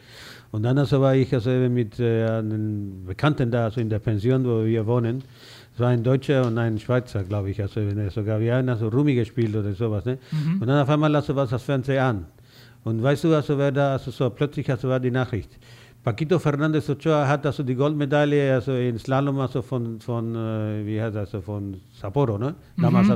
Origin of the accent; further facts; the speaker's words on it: Granada, Andalusia, Spain; German is a second language; now in Germany; ich bin aus Granada, ja.